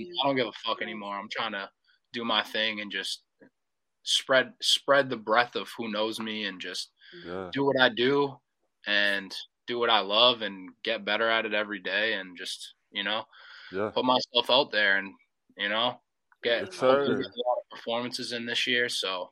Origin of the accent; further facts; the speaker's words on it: Massachusetts, United States; moved away as an adult; now in Los Angeles, United States; Like I said … I'm from Mass. I live in LA now. I moved out here in 2019